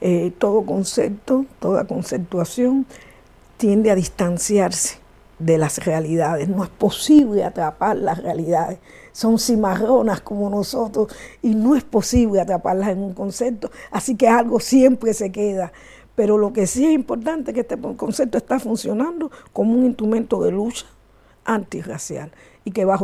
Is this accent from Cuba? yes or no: yes; Cuba; Se discute mucho si somos primero cubanos